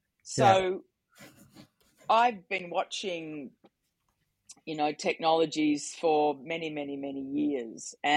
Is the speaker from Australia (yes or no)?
yes; Australia; now in London, United Kingdom; as the Aussie in London, I'm sort of sitting here saying, yes, well, that's what you're going to need to do.